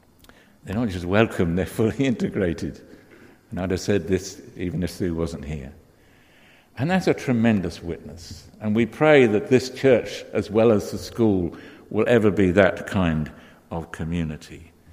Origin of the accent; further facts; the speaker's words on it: London, United Kingdom; growing up in the East End of London as a very working class lad, and that was the whole community.